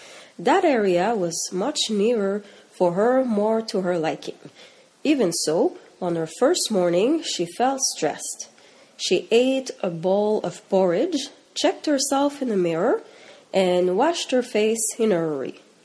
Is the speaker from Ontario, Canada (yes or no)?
no; Lévis, Quebec, Canada; Okay, so my hometown is, it's about 20 minutes away from Quebec City. It's called Lévis.